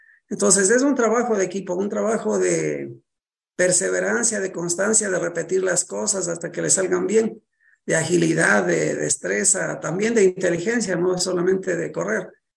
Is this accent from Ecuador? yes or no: yes; Quito, Pichincha, Ecuador; En el sur de Quito, yo soy de la Boca del Lobo, en el sur de Quito empezaron a aparecer gente muerta por golpes de karate.